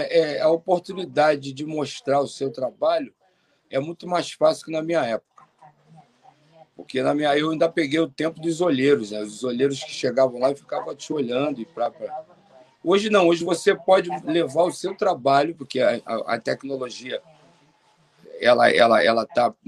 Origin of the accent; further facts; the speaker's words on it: Rio de Janeiro, Brazil; born there; Verdade. Onde eu nasci.